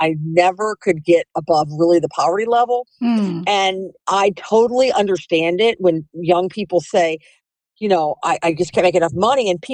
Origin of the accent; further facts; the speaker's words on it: Houston, Texas, United States; Well, Houston was a lot different than it is now.